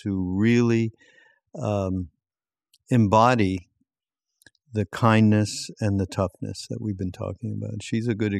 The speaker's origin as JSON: {"language": "English", "region": "Quebec", "country": "Canada", "said": "because I'm from Quebec, yep, and that's how the French would say it."}